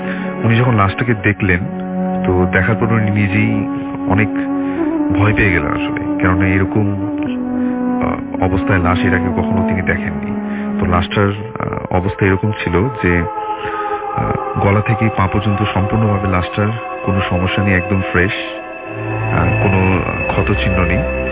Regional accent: Dhaka, Dhaka Division, Bangladesh; পুরান ঢাকা থেকে এসেছি

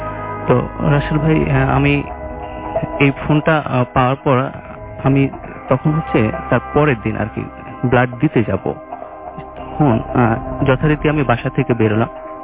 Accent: Chapainawabganj, Rajshahi Division, Bangladesh; now in Dhaka, Bangladesh; আমার home district Chapainawabganj যেটাকে বলে, আমার হোম ডিস্ট্রিক্ট চাঁপাইনবাবগঞ্জ।

